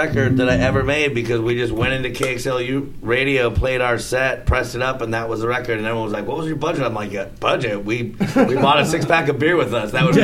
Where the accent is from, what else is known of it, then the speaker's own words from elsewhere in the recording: West Coast, United States; Well, I come from the West Coast, so I kind of grew up in the 80s on metal and punk, and classic rock through my folks and stuff.